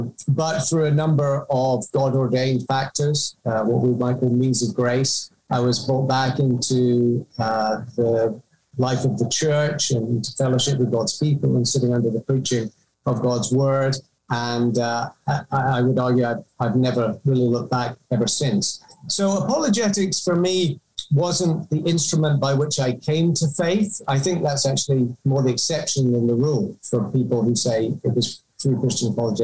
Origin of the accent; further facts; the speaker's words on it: United Kingdom; now in United States; I mean, I describe myself as British because that's really how I see myself, although I'm now an American citizen, so I guess I'm a British American